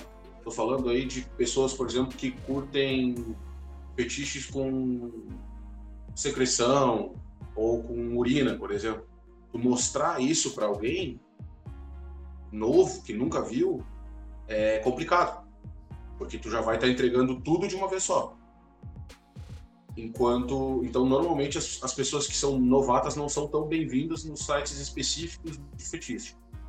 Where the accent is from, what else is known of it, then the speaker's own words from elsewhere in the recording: Rio Grande do Sul, Brazil; now in Florianópolis, Brazil; Eu sou gaúcho, mas eu moro em Florianópolis.